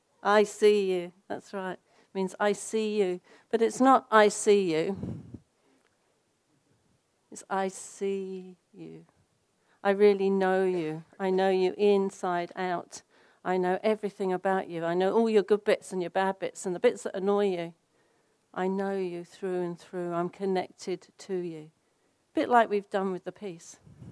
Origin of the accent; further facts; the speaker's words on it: Brighton, South East England, United Kingdom; now in Palmerston North, New Zealand; I come from Brighton in Sussex, which is a huge conurbation, a bit like London by the sea.